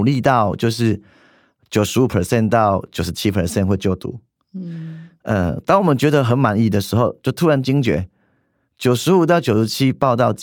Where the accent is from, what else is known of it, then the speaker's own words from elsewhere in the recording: Tainan, Taiwan; 我在台南出生长大，父母亲其实典型的就是劳工阶级，爸爸是个机动车司机，妈妈是个纺织厂的女工。